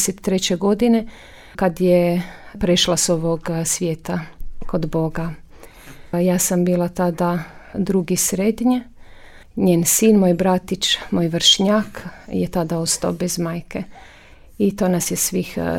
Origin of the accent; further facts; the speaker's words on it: Pula, Istria County, Croatia; Ja sam rođena u Puli, u Istri. Rodom sam iz Istre.